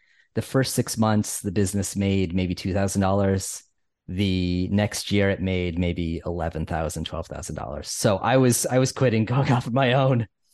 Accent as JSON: {"language": "English", "region": "Connecticut", "country": "United States", "tie": "born or raised there", "accent": "Northeast", "said": "It's my like Connecticut upbringing and my weird Northeast accent."}